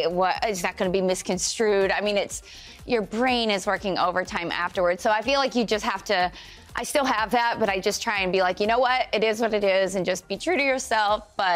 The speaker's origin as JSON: {"language": "English", "region": "Kentucky", "country": "United States", "said": "I'm from Kentucky."}